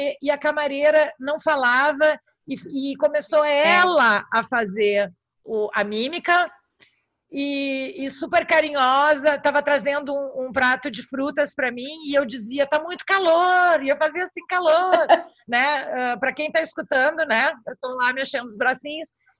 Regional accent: South Region, Brazil; E olha que eu sou do Sul, né? Que, teoricamente, a gente está mais perto ali das fronteiras com a Argentina.

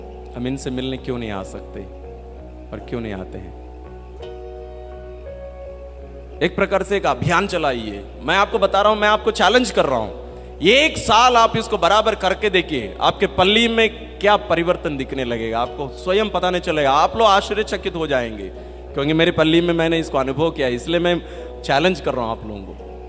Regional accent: Kanyakumari, Tamil Nadu, India; आप साउथ तरफ जाइए, मैं तमिलनाडु से हूं, कन्याकुमारी जिला का।

